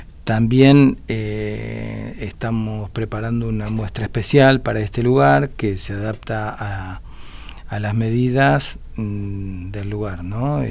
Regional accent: Buenos Aires, Argentina; born there; moved away as an adult; now in Patagonia, Argentina; yo nací en Buenos Aires y con 22 años me fui a vivir a Patagonia.

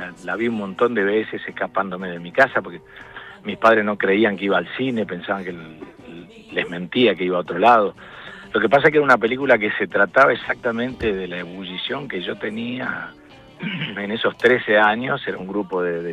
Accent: Paraná, Entre Ríos, Argentina; esas historias que yo vivía cuando era chico en Paraná, en mi barrio, algún día iban a interesarle a los demás

